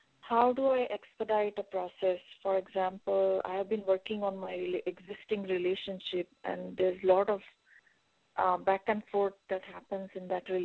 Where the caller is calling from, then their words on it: California, United States; Hi, Monsieur. … I'm speaking from California.